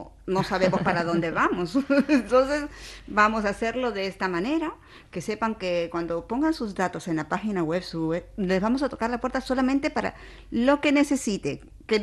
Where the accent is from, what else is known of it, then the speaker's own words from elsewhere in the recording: Lima, Peru; now in Almería, Spain; estoy yo, que soy de Lima, Perú, de aquí a Lima.